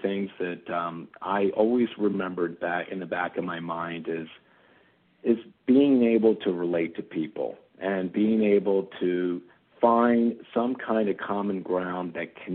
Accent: Baltimore, Maryland, United States; And I was born and raised there. I didn't have a very different life from many others. I grew up in the 1960s.

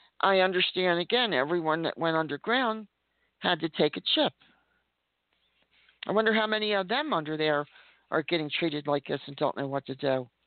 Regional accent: United States; And I, as an American, I want the world to know that I'm against all this.

